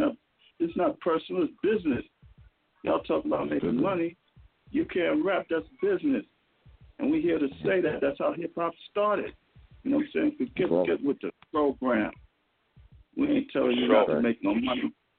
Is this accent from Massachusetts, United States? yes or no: no; San Francisco, California, United States; I'm from San Francisco.